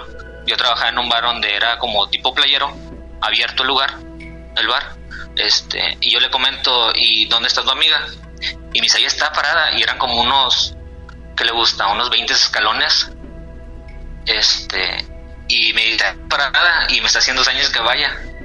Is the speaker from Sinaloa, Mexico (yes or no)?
yes; Mazatlán, Sinaloa, Mexico; moved away; yo soy originario de Mazatlán. Ya llevo como unos 15 años fuera de casa.